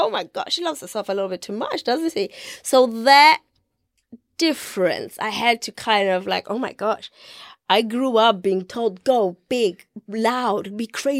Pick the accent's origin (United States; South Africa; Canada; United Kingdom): South Africa; I come from South Africa.